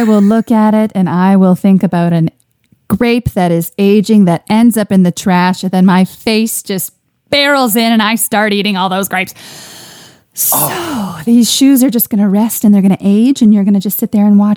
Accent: Toronto, Ontario, Canada; I grew up in Midtown, Young St. Clair area, and there's just an ample amount of vermin.

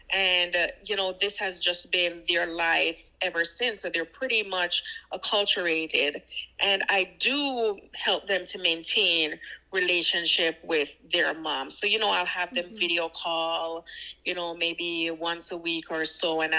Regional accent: Jamaica; we're Jamaican through and through, so.

